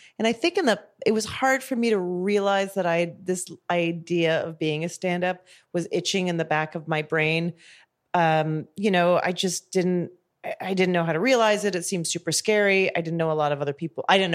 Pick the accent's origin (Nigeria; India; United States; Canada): Canada; Calgary, Alberta; I grew up in Calgary.